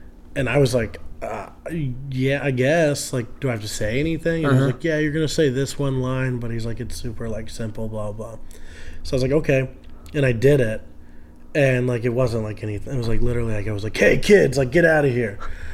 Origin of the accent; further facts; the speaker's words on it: Florida, United States; No, I'm from Florida. I didn't start acting until I was like 18.